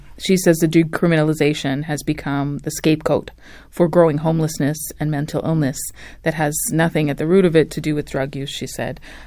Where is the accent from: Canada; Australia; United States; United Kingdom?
Canada; Vancouver, British Columbia; You know, I grew up in the Vancouver area.